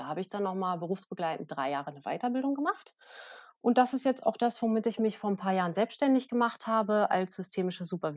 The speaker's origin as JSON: {"language": "German", "region": "Berlin", "country": "Germany", "said": "Ich komme aus Berlin."}